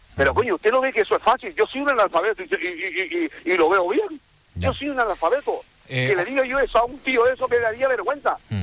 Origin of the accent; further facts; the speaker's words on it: Canary Islands, Spain; Nosotros somos canarios o no somos canarios.